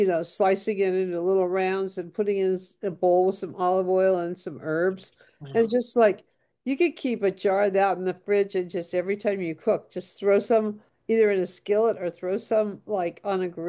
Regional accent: California, United States; I grew up in Kern County, we grew potatoes.

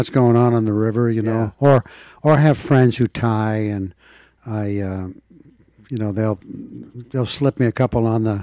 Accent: Canada; also born or lived in Boston; now in Austin, United States; I was born and raised in Canada. Well, partially raised in Canada, and the rest was in Boston, the Boston area. So these days I hang my hat in Austin and wintertime and Canada in the summertime.

